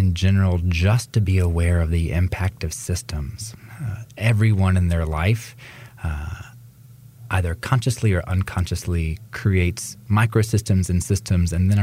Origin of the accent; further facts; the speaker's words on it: Fayetteville, North Carolina, United States; And I always thought I was going back to Fayetteville, my hometown. I had a building picked out on Hay Street, which is kind of the center of town